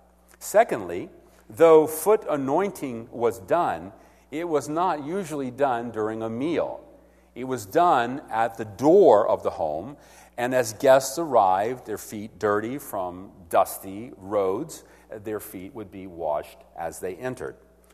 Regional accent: the South, United States; Now, I'm from the South, so I say perfume.

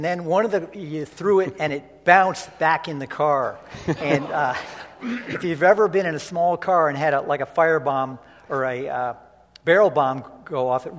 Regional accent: Sharon, Connecticut, United States; Okay, I grew up in Sharon, Connecticut, one of six kids, three brothers, two sisters.

